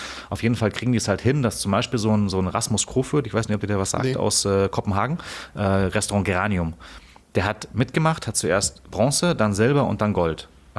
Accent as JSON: {"language": "German", "town": "Munich", "region": "Bavaria", "country": "Germany", "tie": "born or raised there", "said": "Ich bin aufgewachsen halt bei München, querstrich in München. Mhm. Also mit Bayerisch und so schwierig"}